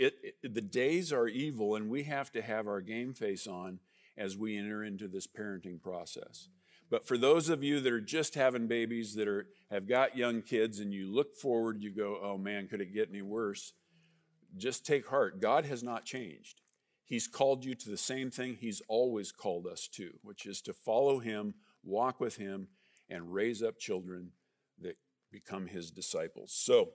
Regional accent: United States; born there; I'm a boomer, I'm one of the last boomers, I was born in America. I was born in 1958.

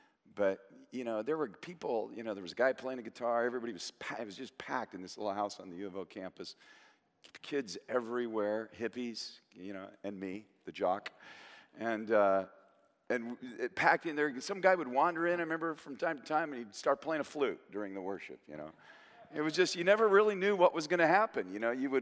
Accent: Portland, Oregon, United States; also born or lived in Eugene; You know, I was raised in Portland, born in Portland, raised in Portland, then lived through my teen years and earlier than that a little bit, but in Eugene. And so we're talking about Eugene, Oregon

